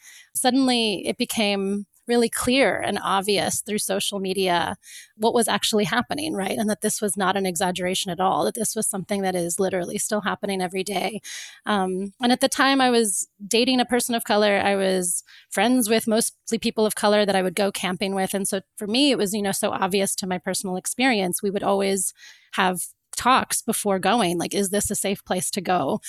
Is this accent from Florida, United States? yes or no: yes; Florida, United States; I know for me, when I grew up in Florida